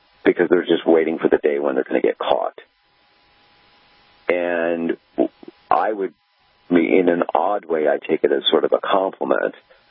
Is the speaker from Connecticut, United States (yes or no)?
no; Scottsdale, Arizona, United States; I had my first business selling custom auto parts for luxury cars when I grew up in Scottsdale, Arizona.